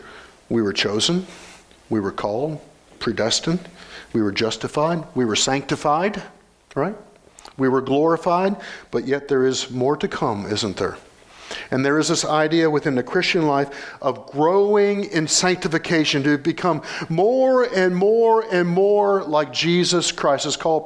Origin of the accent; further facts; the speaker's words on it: Indiana, United States; Which technically I'm not a Yankee, I'm from Indiana.